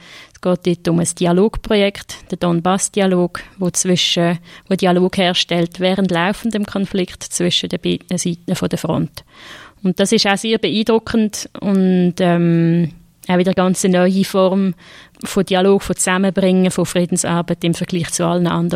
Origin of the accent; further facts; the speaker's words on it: Switzerland; Ich habe da als Schweizerin ja doch sehr viel Freiheiten, mich zu äußern